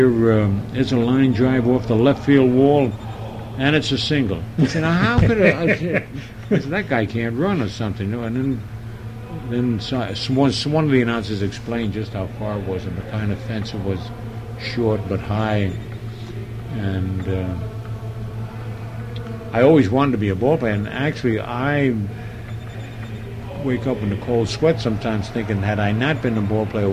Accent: Brooklyn, New York, United States; accent: Brooklyn; They couldn't understand me, my Brooklyn accent.

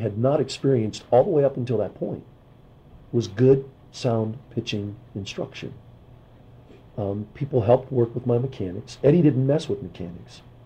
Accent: Boardman, Ohio, United States; I grew up in Boardman, Ohio, which was a suburb of Youngstown, Ohio. That particular part of the country is big-time football.

